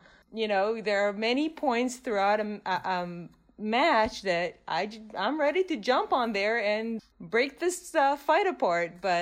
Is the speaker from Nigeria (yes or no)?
no; Israel; And again, growing up in Israel, this is something very near and dear to my heart.